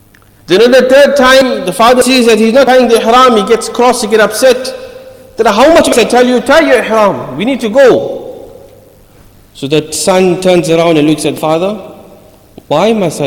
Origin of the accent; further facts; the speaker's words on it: Isipingo, KwaZulu-Natal, South Africa; We come from Isipingo. Few areas very close to Isipingo.